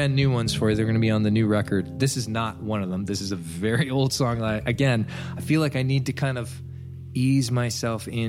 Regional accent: Halifax, Nova Scotia, Canada; also born or lived in Prince Edward Island / Yukon / Toronto; now in Dartmouth, Canada; Well, I'm from Halifax, actually.

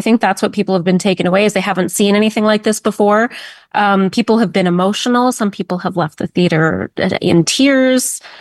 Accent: Kingston, Ontario, Canada; I grew up in Kingston, going to Rideau and KCVI, and I'm a Queens alum as well.

